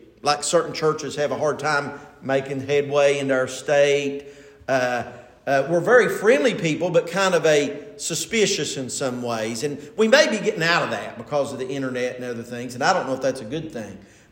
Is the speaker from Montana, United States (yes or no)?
no; Delbarton, West Virginia, United States; I was raised in Dale Barton.